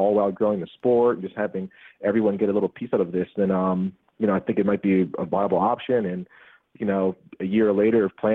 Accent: New England, United States; I'm from New England originally, so I think I have to say Patriots.

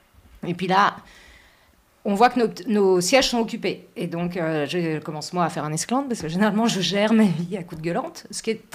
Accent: France; Et donc comme je suis française

